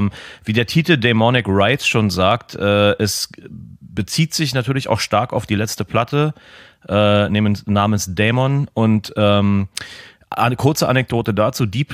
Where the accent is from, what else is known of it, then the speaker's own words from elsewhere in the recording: Berlin, Germany; ich bin halt Berliner